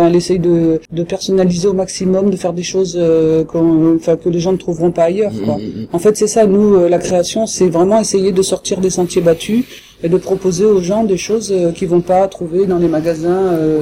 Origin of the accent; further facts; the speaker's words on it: Montauban, Occitanie, France; et moi je suis de Montauban, donc on est vraiment tout près, quoi.